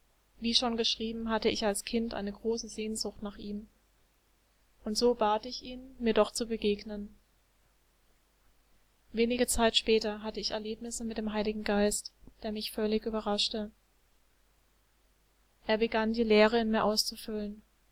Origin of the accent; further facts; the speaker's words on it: Baden-Württemberg, Germany; Geboren bin ich am 23. Oktober 1988. Aufgewachsen in Baden-Württemberg in einem katholischen Elternhaus.